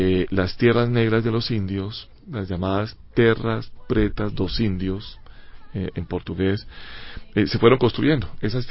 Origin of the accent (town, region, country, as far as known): Bogotá, Colombia